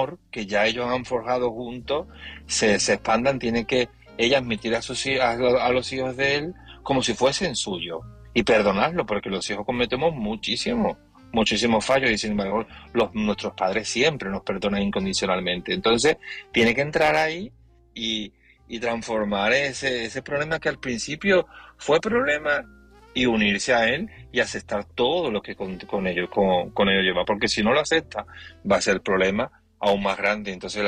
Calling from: Seville, Andalusia, Spain; de Sevilla y llamo para opinar del tema de esta noche

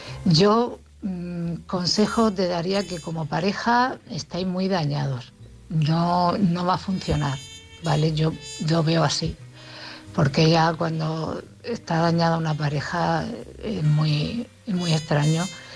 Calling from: Cartagena, Region of Murcia, Spain; de Cartagena.

